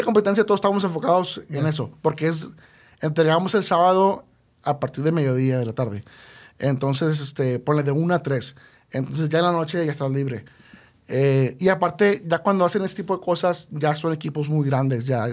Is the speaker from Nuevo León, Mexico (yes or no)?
yes; Monterrey, Nuevo León, Mexico; Pues mira, como todo regio, pura carne asada, ¿verdad?